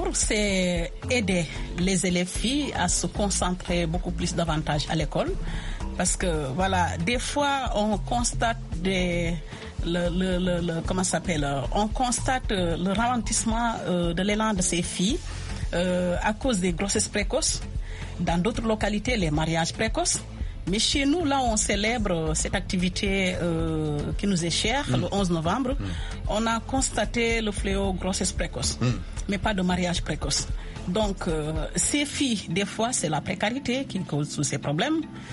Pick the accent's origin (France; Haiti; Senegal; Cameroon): Senegal; now in United States; Sénégalais de la diaspora et Sénégalais, voilà, qu'on a laissé chez nous au Sénégal avant de venir ici.